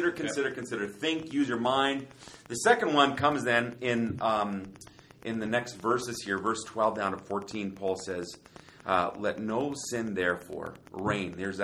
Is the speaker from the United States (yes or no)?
no; Germany; now in Winnipeg, Canada; I grew up in Germany